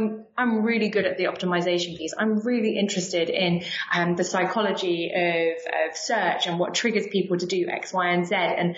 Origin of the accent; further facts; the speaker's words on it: South East England, United Kingdom; growing up in Sussex. It's not particularly, like Tech City, like in London now.